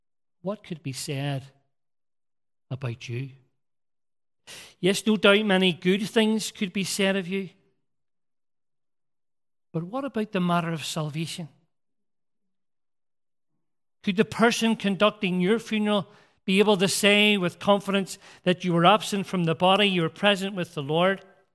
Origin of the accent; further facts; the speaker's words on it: Rathcoole, Northern Ireland, United Kingdom; Folks here in Trinity will know that I grew up in Rathcoole, Loyalist Estate outside of Belfast.